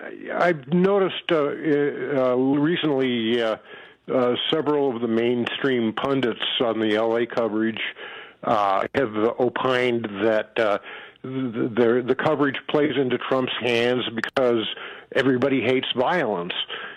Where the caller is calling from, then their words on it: Moab, Utah, United States; I'm from Moab.